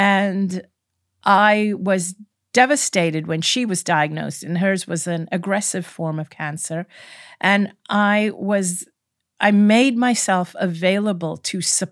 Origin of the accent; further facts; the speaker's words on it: Hong Kong; I'm ethnically Indian. But I went to a British school, grew up in Hong Kong, which is predominantly a Chinese city. So although I grew up very multicultural, I lived a life in Hong Kong.